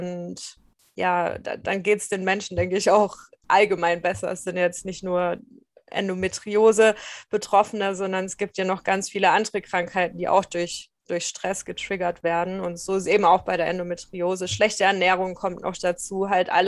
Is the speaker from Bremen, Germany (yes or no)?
no; Würzburg, Bavaria, Germany; also born or lived in Stuttgart; ich wohne mittlerweile wieder in meiner Heimatstadt in Würzburg, war aber 7 Jahre in Stuttgart